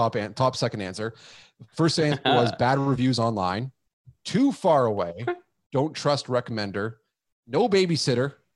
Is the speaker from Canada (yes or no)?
yes; Aurelia, Ontario, Canada; I'm from Aurelia, Ontario.